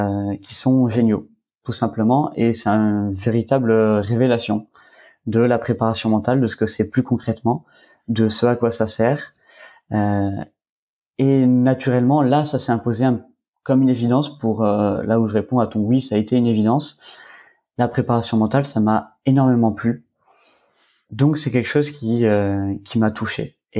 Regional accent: Provence-Alpes-Côte d'Azur, France; puisque je suis originaire du Var.

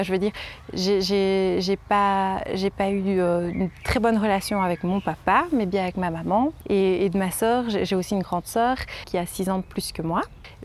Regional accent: Liège, Wallonia, Belgium; accent: Liège; Je viens de Belgique, de Liège, on l'entend à mon accent. Je suis infirmière à domicile, j'ai 29 ans. C'est difficile. Je suis née dans la région de Liège et j'ai toujours vécu dans ma petite campagne

